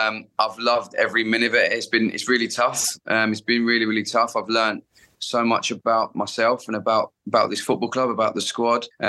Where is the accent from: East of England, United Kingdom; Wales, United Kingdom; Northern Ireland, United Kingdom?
East of England, United Kingdom; Felixstowe; I mean, I grew up in Felixstowe, Suffolk, so I've known Colchester and the football club for many years.